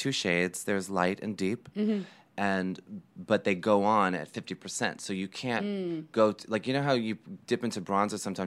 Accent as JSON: {"language": "English", "town": "Hicksville", "region": "New York", "country": "United States", "said": "I'm from Hicksville."}